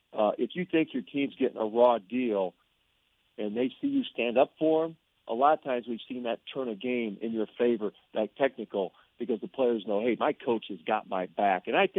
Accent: Iowa City, Iowa, United States; as an Iowa fan, which you guys are, you know, I grew up in Iowa City. I'm an Iowa fan.

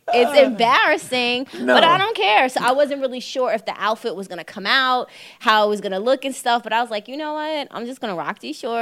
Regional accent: Brooklyn, New York, United States; being that I'm a girl from Brooklyn who watches a lot of TV

